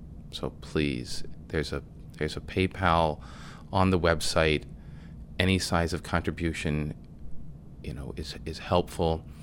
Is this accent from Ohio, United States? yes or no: no; Chicago, Illinois, United States; I'm from Chicago.